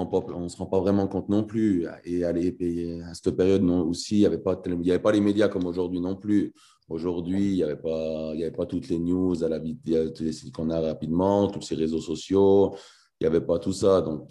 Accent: Martigny, Valais, Switzerland; born there; Bon, je suis né à Martigny, en Valais, c'est une petite ville.

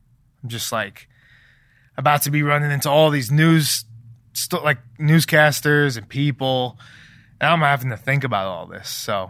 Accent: New York, United States; I'm from New York. It's super humid.

